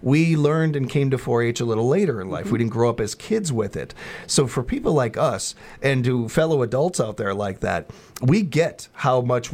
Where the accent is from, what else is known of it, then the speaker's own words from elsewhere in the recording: Chicago, Illinois, United States; even as a city boy growing up in Chicago and everything